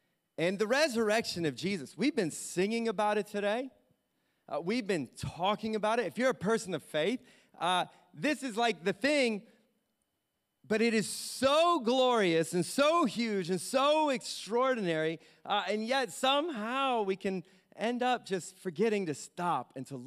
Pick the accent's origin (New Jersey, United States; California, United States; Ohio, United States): Ohio, United States; Akron; now in New York City, United States; When I grew up in Akron, Ohio, one of the greatest cities on planet Earth